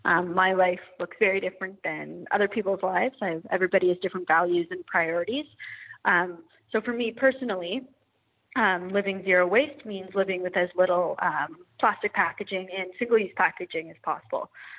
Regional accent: Toronto, Ontario, Canada; I grew up in Toronto and came to Dal in 2011

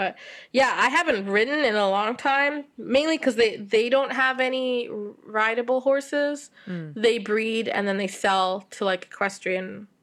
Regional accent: Canada; also born or lived in Kenya / Switzerland; I was born in Kenya, and then I lived in Switzerland until I was six before coming to Canada.

